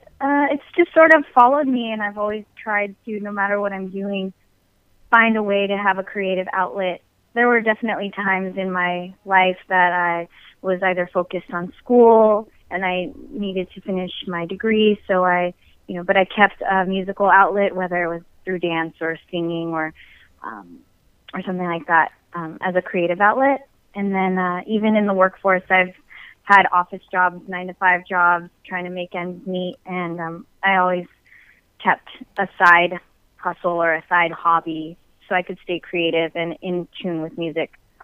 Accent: Los Angeles, California, United States; I'm Filipino and I grew up in LA in the 90s.

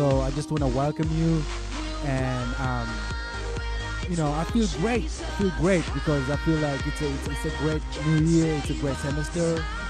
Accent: Kenya; I went back to my home country in Kenya

